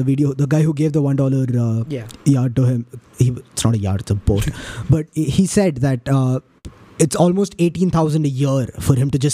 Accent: Kerala, India; Like, bro, I'm from Kerala.

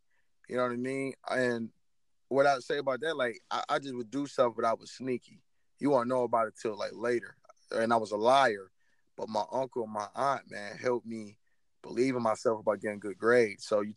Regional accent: the South, United States; because I came from the South, man. You know, the South.

